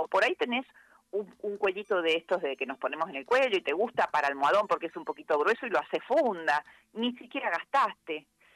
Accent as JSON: {"language": "Spanish", "region": "Mendoza", "country": "Argentina", "lives_now": "Buenos Aires, Argentina", "said": "Mendocina."}